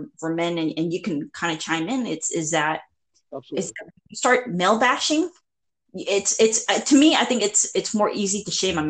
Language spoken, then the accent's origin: English; Cambodia; I'm from Cambodia.